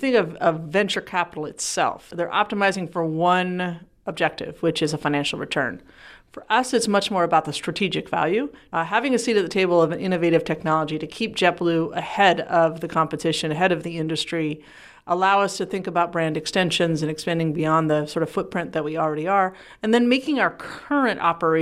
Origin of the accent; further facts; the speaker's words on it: California, United States; I'm from Silicon Valley.